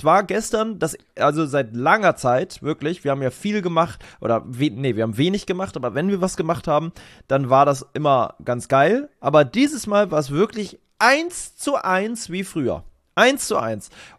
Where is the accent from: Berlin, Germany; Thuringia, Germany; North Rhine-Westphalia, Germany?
Berlin, Germany; in meine alte Heimat zu fahren, in meine alte Hood. Genau, nach Sandy Shores. nach Spandau